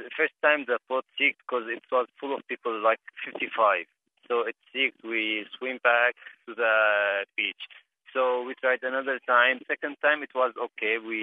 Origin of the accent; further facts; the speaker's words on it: Syria; now in Germany; If the war ends there, I think I'll go back to Syria. It's my hometown, my family there, my father, my mother, my little brother there.